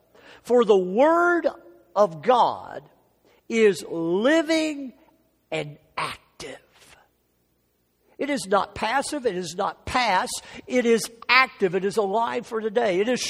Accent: Southern United States, United States; but I'm from the South, so I think I have a right to say this.

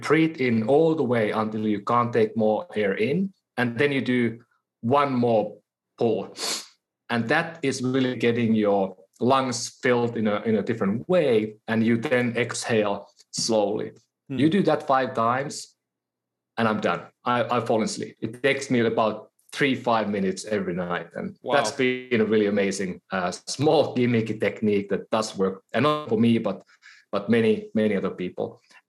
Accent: Finland; I'm from Finland, so you know, hockey is like the thing for us.

